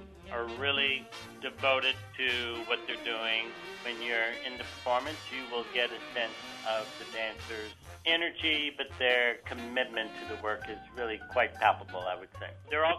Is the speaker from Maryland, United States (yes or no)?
no; Texas, United States; I grew up in Texas. I had my dance training in a small town in Texas, so I know New Orleans fairly well.